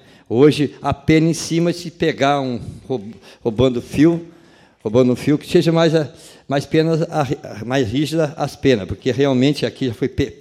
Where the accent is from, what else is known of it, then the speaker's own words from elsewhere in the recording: Rio Grande do Sul, Brazil; E para nós que somos do Rio Grande, que somos gaúchos, nós orgulhamos de ter